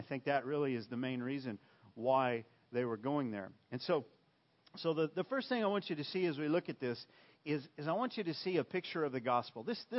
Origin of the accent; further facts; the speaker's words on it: Roswell, New Mexico, United States; I kind of think it's like me growing up in Roswell. When I went to Albuquerque